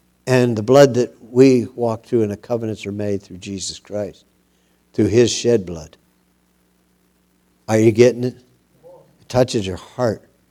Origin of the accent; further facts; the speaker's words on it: Zurich, Switzerland; So I came from Zurich, Switzerland.